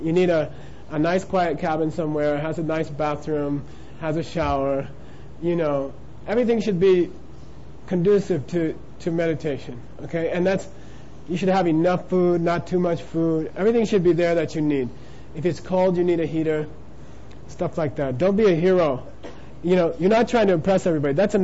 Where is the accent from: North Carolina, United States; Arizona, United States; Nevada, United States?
Arizona, United States; I grew up in Arizona. I used to go to Sycamore Canyon and take some natural substances.